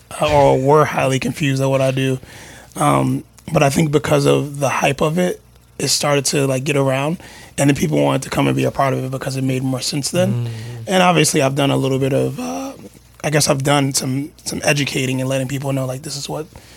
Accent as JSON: {"language": "English", "town": "Staten Island", "region": "New York", "country": "United States", "said": "oh, you're from Staten Island, I'm from Staten Island."}